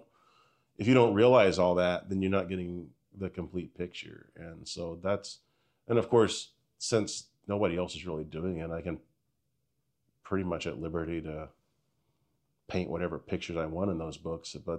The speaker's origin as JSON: {"language": "English", "town": "Stillwater", "region": "Oklahoma", "country": "United States", "said": "And that's where I'm from. I'm from Stillwater. I know all the history of that scene."}